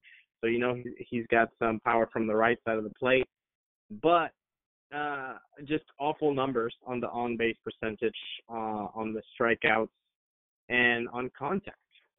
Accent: Venezuela; now in United States; I'm actually from Venezuela, so I started with my fandom of baseball pretty young, watching the Winter League there

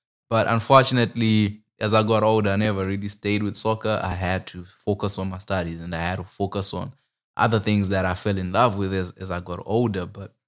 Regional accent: Zimbabwe; because I come from Zimbabwe originally

